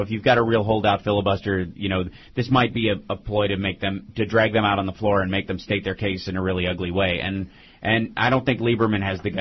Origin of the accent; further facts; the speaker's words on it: Kentucky, United States; I'm originally from Kentucky.